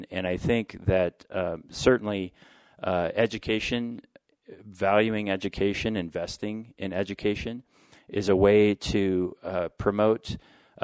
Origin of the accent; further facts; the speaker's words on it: Lewiston, Idaho, United States; I've lived in Idaho my entire life. I'm a fourth-generation Idahoan. I grew up in Lewiston.